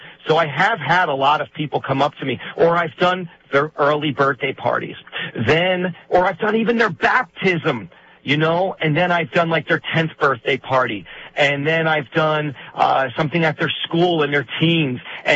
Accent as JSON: {"language": "English", "region": "New Jersey", "country": "United States", "said": "I'm from North Jersey, so I can get in a lot of trouble legally if I don't say I don't love"}